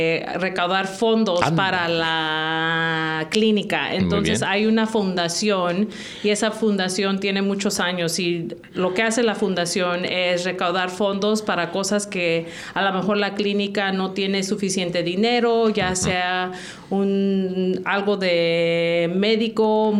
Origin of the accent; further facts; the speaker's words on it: Napa, California, United States; born there; Y como mexicana y nacida aquí en Napa, me da mucho gusto que estén aquí.